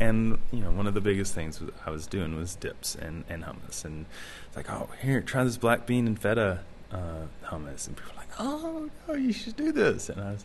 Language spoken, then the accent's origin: English; Little Rock, Arkansas, United States; I am from here. Yep. I was born and raised in Little Rock. And then I went to graduate school in Missoula.